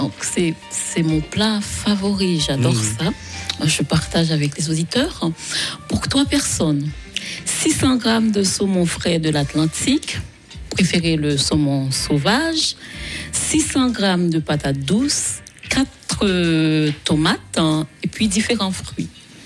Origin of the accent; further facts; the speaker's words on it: Haiti; now in France; C'est pas caoutchouteux comme chez moi en Haïti.